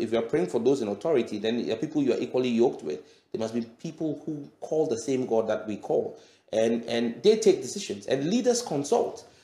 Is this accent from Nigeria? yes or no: yes; Nigeria; when I was growing up in Nigeria, all our English teachers were Ghanaians.